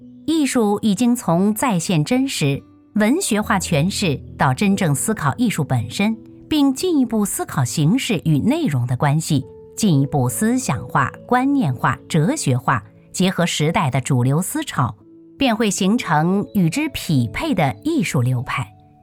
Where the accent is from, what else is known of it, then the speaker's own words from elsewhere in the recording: China; 我们中国人似乎很喜欢从梦中找到命运的痕迹